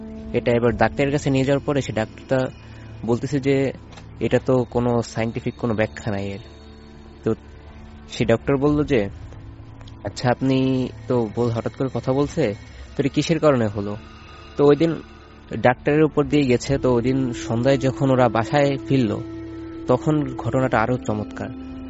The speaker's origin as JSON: {"language": "Bangla", "town": "Narail", "region": "Khulna Division", "country": "Bangladesh", "tie": "born or raised there", "lives_now": "Dhaka, Bangladesh", "said": "আমি থাকি খিলক্ষেত। তো আমি আমার গ্রামের বাড়ি হচ্ছে নড়াইলে।"}